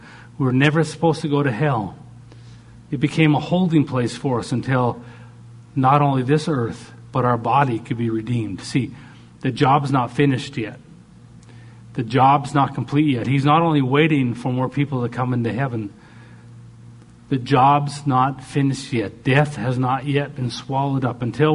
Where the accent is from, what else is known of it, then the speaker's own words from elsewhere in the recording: Canada; Beach is nice. I'm a Canadian boy. Beach is like the dream.